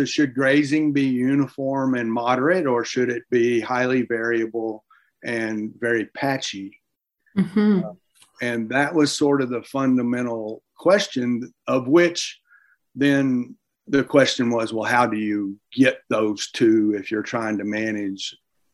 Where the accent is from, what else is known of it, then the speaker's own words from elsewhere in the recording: Texas, United States; But I was raised in Texas and from a somewhat of an ag background.